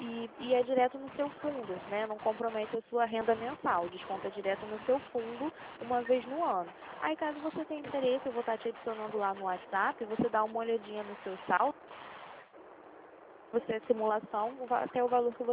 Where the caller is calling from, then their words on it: Rio de Janeiro, Brazil; Eu falo do Rio de Janeiro.